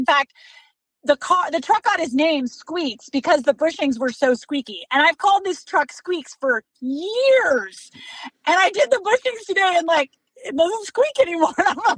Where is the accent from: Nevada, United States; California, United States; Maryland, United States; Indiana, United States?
California, United States; Hacienda Heights; I was born outside of Los Angeles, California, in a town called Hacienda Heights. So just kind of the suburbs, kind of almost North Orange County, San Gabriel Valley area. So I grew up there most of my life